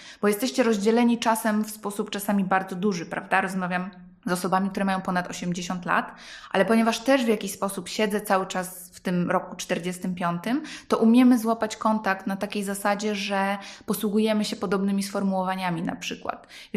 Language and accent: Polish; Recovered Territories, Poland; byłam pewna, że skoro ja przecież pochodzę z tak zwanych ziem odzyskanych